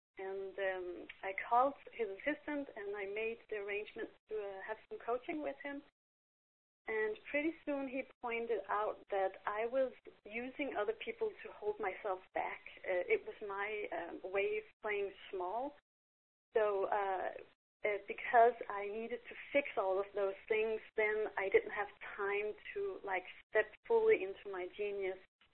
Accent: Copenhagen, Capital Region of Denmark, Denmark; English is a second language; I'm from Copenhagen in Denmark. It's part of Northern Europe.

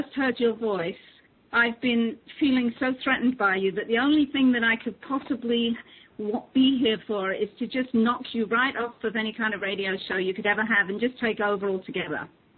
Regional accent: London, United Kingdom; now in United States; I am definitely from England. I'm actually from London, really, truly London. And, yes, I'm definitely an American. I became a citizen

